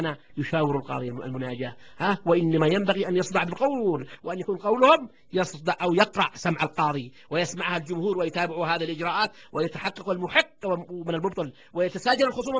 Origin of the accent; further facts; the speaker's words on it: Yemen; أو مجابرة كما هو الإصطلاح عندنا في اليمن